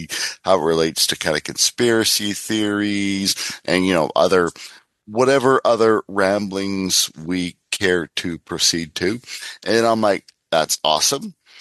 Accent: Canada; because I'm Canadian

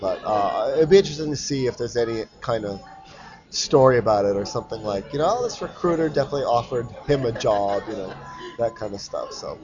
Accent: Windsor, Ontario, Canada; So, my hometown is Windsor, and we are increasingly scattered, you know, like Toronto, and I guess I was in Seattle, and parts of America, but not too far from Windsor, I guess.

